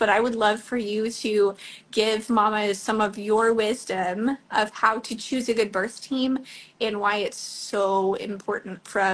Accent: Lubbock, Texas, United States; obviously, I'm from the Lubbock area. That's where I started my business, where I was born and raised and all those things.

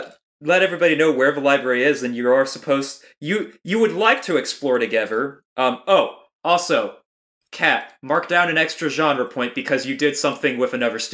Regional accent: United States; the problem is I'm an American, so I don't know what the 9/11 equivalent in another country would be, basically.

